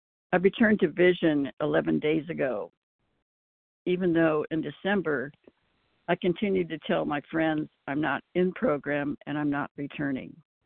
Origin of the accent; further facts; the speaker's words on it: California, United States; from California, compulsive overeater.